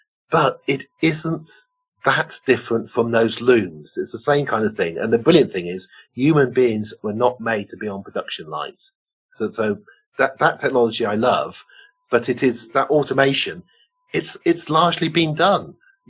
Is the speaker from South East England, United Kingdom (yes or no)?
yes; Oxford, South East England, United Kingdom; Yorkshire, where my family came from, people used to weave in cottages, and then the looms came along. I grew up in Oxford.